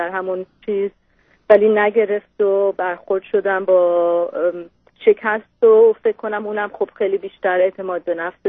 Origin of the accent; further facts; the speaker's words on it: Iran; now in United States; ما هر دوتامون از هر سال 83 خارج از ایران هستیم در آمریکا.